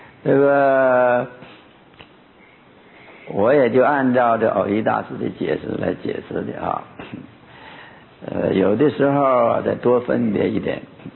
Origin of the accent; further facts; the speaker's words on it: China; 但是在我们中国人的汉人的习惯呢，就是不愿意重复，越简略越好。